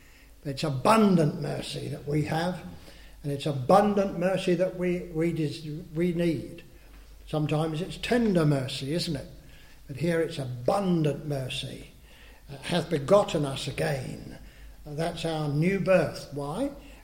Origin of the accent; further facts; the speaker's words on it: England, United Kingdom; Of course, we're English, most of us, and it's the stiff upper lip sort of thing